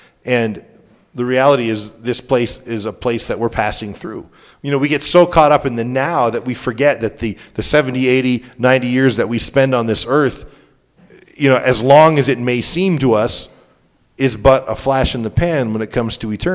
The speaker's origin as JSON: {"language": "English", "country": "Canada", "lives_now": "United States", "said": "I'm all Canadian"}